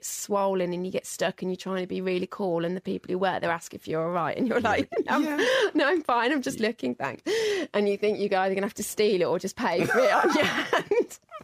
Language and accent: English; Birmingham, West Midlands, United Kingdom; So I'm Brummie.